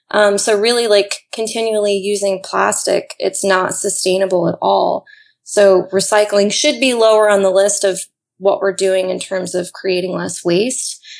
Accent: Kentucky, United States; I'm from Kentucky, so I love bourbon and I love gin.

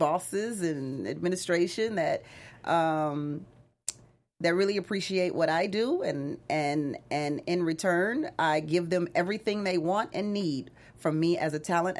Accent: Houston, Texas, United States; And we start back in my hometown of Houston, September.

